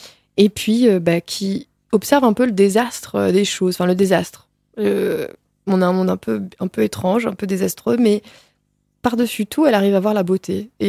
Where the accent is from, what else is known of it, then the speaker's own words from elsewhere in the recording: Évreux, Normandy, France; Et c'est vrai que je suis une d'Évreux. Donc, moi, je suis quand même. On a beaucoup bougé avec mes parents. Hein, donc, en fait, j'ai pas vu que Évreux dans mon enfance.